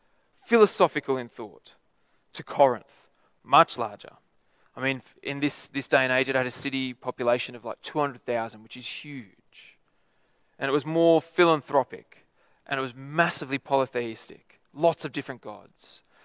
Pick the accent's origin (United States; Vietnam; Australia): Australia; Lithgow, New South Wales; where I grew up in Lithgow